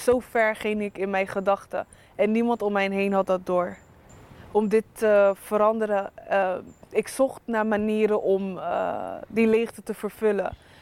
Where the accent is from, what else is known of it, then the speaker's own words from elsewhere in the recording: Rotterdam, South Holland, Netherlands; ik kom uit Rotterdam.